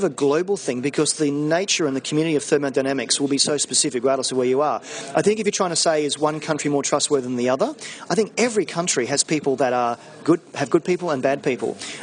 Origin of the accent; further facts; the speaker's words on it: Australia; now in London, United Kingdom; I'm Australian living in London, so it's a bit hard to say, you know, where my bread is buttered, as we say.